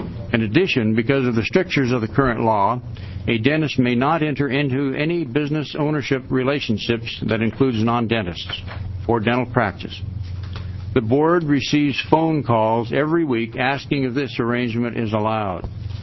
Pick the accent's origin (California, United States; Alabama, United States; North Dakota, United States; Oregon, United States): Oregon, United States; Klamath Falls; I'm a dentist from Klamath Falls